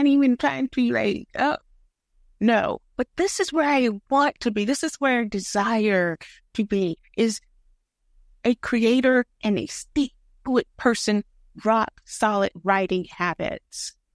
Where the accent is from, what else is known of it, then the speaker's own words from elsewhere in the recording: the South, United States; I say this as a writer. I say this as a Southerner.